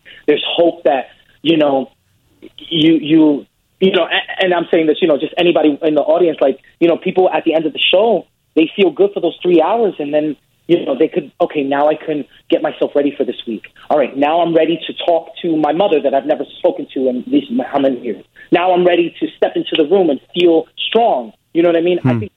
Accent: Bronx, New York, United States; You know, I grew up in the Bronx, New York. We grew up in not having that much money

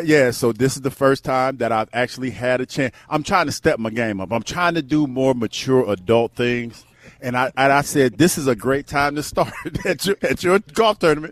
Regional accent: Ohio, United States; because you grew up in Florida, I'm from Ohio

